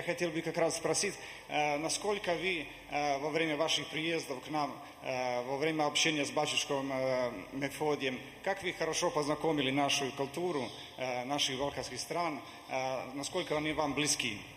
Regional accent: Serbia; я из Сербии.

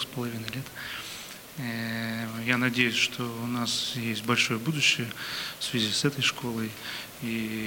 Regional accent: Perm, Perm Krai, Russia; и сейчас мой родной город Пермь, я очень люблю там бывать.

